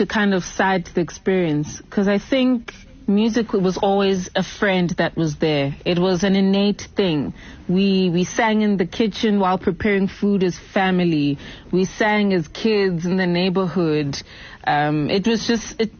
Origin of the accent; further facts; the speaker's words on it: Pietermaritzburg, KwaZulu-Natal, South Africa; also born or lived in Durban; I was born in Durban, KwaZulu-Natal.